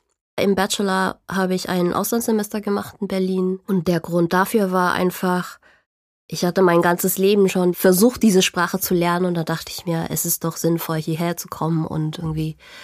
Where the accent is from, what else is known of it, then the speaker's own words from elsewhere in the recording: Chile; Ich bin in Chile geboren und aufgewachsen und deshalb habe ich zwei Familiennamen. Beide meine Eltern sind aus Taiwan ausgewandert und zuerst waren sie in Paraguay. Dann sind sie nach Chile gegangen, da bin ich und mein Bruder auch geboren.